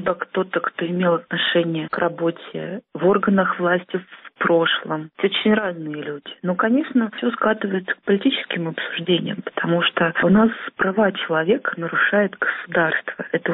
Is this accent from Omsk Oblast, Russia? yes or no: no; Izhevsk, Udmurtia, Russia; born there; Я родилась в Ижевске, и первый мой митинг был, мне было 19 лет.